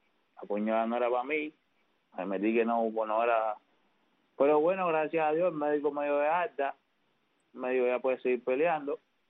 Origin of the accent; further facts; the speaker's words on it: Dominican Republic; Ya es a Santo Domingo, ya me siento en mi tierra.